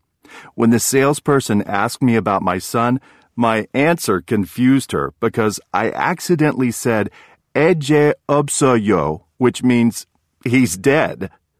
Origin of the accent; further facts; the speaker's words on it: United States; now in South Korea; I'm an American living in Korea.